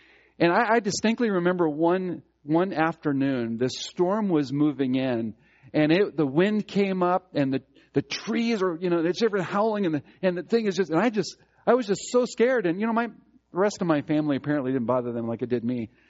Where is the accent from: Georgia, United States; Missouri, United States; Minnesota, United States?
Minnesota, United States; also born or lived in Omaha, United States; I grew up in Omaha, so I'm from Nebraska. But then in the eighth grade, going into the eighth grade, we moved to Minnesota. So I went through junior high and high school in Minnesota.